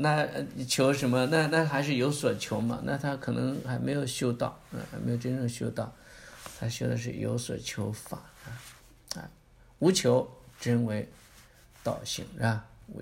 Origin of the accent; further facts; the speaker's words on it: China; 也就是我们中国人讲的阴阳转换，对吧？